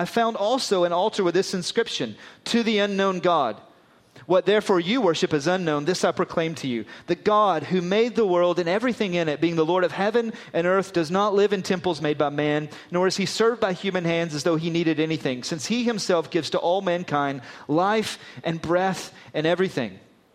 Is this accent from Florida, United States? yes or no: yes; Florida, United States; now in Glasgow, United Kingdom; We get this a lot in Glasgow because I moved from Florida to Glasgow.